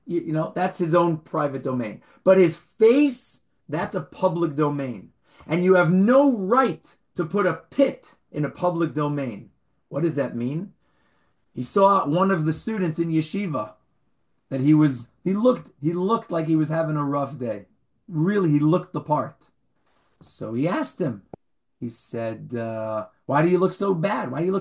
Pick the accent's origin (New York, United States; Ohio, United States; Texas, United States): New York, United States; I grew up in New York. Well, I never grew up, but my formative years were in New York, and it bothered me.